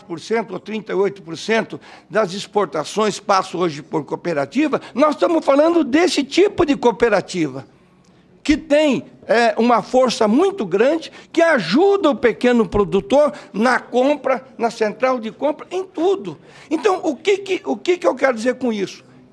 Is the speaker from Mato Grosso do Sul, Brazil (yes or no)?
yes; Bela Vista, Mato Grosso do Sul, Brazil; lá na minha cidade, que é Bela Vista, que é o sul do Mato Grosso do Sul